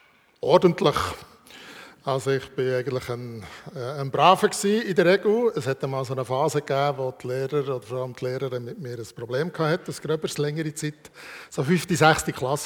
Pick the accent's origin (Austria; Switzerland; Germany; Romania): Switzerland; Belp, Bern; also born or lived in Eggiwil / Kerzers; An verschiedenen Orten, weil mein Vater war Prediger und dann wurde er versetzt worden. Also im Eggiwil, im Emmental, das waren so meine ersten Jahre, dann vor allem in Belp, also in der Nähe von Bern. Und noch kurz in Kerzers, dann im Berner Seeland